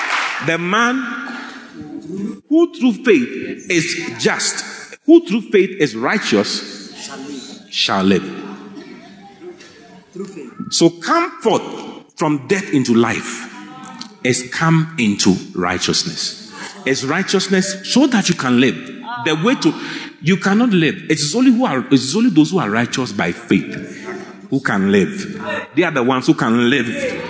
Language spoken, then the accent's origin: English; Ghana; That's why I came all the way from Ghana.